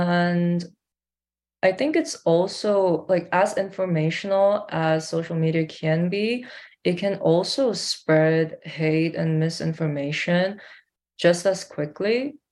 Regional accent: South Korea; By the way, I'm from Korea.

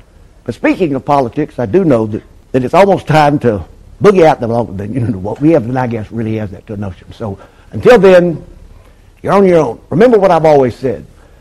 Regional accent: Washington, United States; and I'm from Washington

